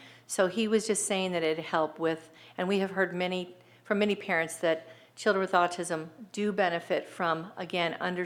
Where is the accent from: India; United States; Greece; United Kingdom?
United States; Washington; that's where I'm from. Well, I'm from Washington, not Vancouver.